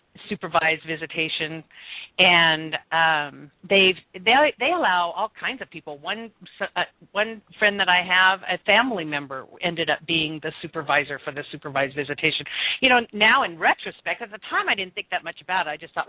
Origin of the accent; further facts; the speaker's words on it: California, United States; Now, I'm from originally from the Eastern Sierra, Nevada's, and the mines over there are not like that.